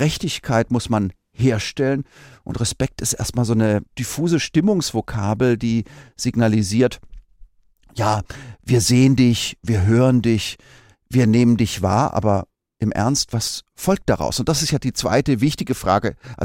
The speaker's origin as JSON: {"language": "German", "town": "Tübingen", "region": "Baden-Württemberg", "country": "Germany", "said": "ich komme ja aus Tübingen, also dem Zentrum des philosophischen Idealismus."}